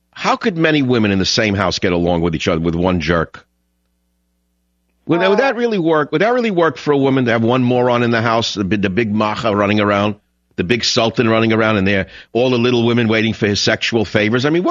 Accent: New York, United States; I used to be a big phone yakker, blah, blah, blah, blah, because I grew up in New York.

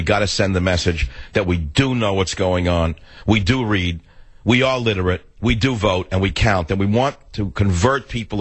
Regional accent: San Francisco, California, United States; on KSFO in my hometown of San Francisco.

